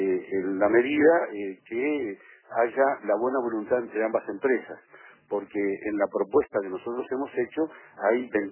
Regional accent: Uruguay; como uruguayo y como representante del gobierno uruguayo

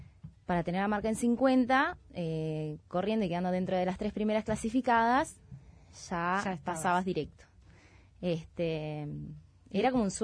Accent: Salto, Uruguay; hace 6, 7 años, me vine a Montevideo a correr mis primeros 10K, 5, pues yo soy salteña.

